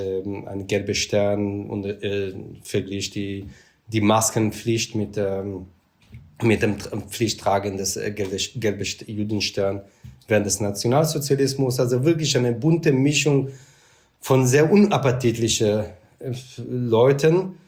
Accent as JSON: {"language": "German", "country": "Israel", "tie": "born or raised there", "second_language": "German", "moved": "yes", "lives_now": "Germany", "said": "nach meinem Akzent, dass ich nicht in Deutschland zur Schule gegangen bin. Das stimmt, ich bin in Israel zur Schule gegangen, bin erst so viel später dann nach Deutschland gekommen, etwa vor 20 Jahren."}